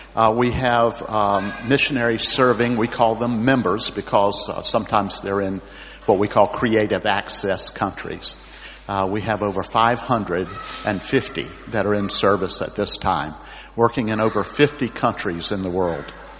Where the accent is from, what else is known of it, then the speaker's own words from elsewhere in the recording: North Carolina, United States; accent: Southern US; And I'm also from North Carolina, and you can probably tell by our accents that we're from the south of the U.S.